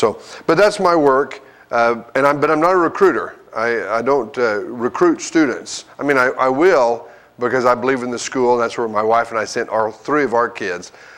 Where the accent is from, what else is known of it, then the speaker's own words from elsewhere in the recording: Dumas, Texas, United States; I was raised in Dumas, Texas, just across the border over there in the Texas Panhandle, and grew up on a farm outside of Dumas.